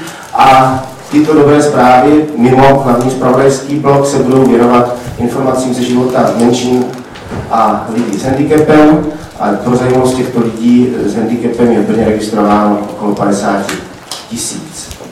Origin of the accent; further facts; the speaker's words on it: Brno, South Moravian Region, Czechia; a že můžu říct, že jako Brňák